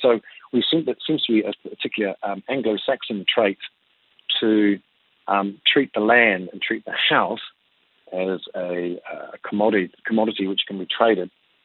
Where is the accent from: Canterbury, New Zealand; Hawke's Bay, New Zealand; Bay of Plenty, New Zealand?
Bay of Plenty, New Zealand; Kawerau; I came from Kauro. I went for 6 years inside Tasman pulp and paper, so forestry is sort of in my blood.